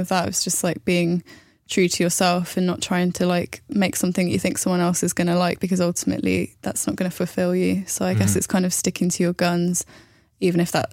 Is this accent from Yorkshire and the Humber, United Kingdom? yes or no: no; Portsmouth, South East England, United Kingdom; I'm not from London, but I'm from Portsmouth.